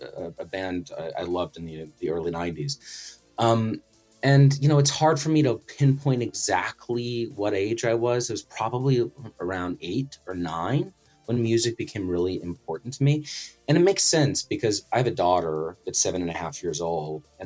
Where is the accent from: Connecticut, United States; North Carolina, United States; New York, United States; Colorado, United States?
Colorado, United States; also born or lived in Arizona; So I was born in Arizona. I lived there until I was 6 years old. So I have some early memories of my kindergarten class there, the house we lived in before moving to Colorado.